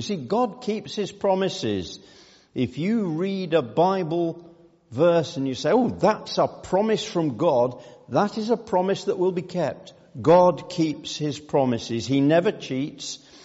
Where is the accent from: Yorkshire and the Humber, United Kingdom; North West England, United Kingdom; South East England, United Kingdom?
Yorkshire and the Humber, United Kingdom; by blood and origin, I am mostly a Yorkshireman. My citizenship is British.